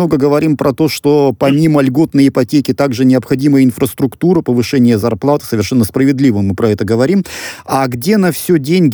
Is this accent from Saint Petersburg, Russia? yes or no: no; Irkutsk, Irkutsk Oblast, Russia; Я сам родом из Иркутска.